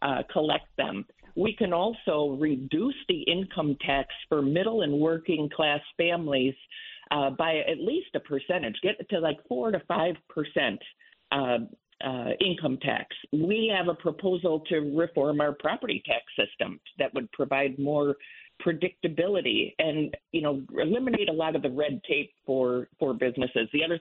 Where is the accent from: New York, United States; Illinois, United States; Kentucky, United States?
Illinois, United States; Chicago; moved away; And, you know, I grew up outside of Chicago. I've lived in Connecticut over 30 years, but we used to have forest preserves.